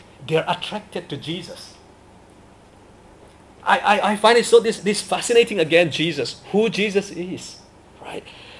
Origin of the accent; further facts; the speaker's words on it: Mizoram, India; first language Mizo; English is a second language; he understand when I speak in my mother tongue in Mizo.